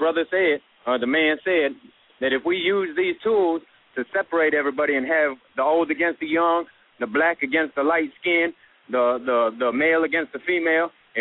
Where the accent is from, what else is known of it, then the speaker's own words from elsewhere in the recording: Benton Harbor, Michigan, United States; I remember growing up in Benton Harbor, Michigan, and it was so beautiful.